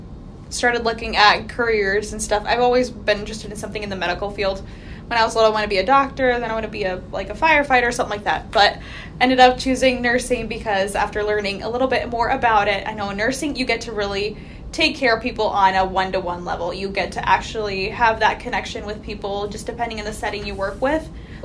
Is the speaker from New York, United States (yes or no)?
no; Spokane, Washington, United States; now in Mitchell, United States; My hometown is in Washington State, so Spokane, Washington, but I've been here in Mitchell for just about 6 years